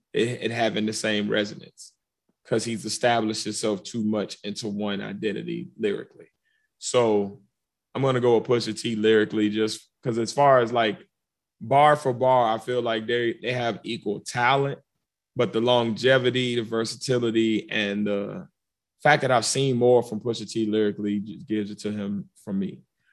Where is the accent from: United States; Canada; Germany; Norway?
United States; Virginia; I'm from Virginia and a big part of my party scene, especially in college, was go-go music.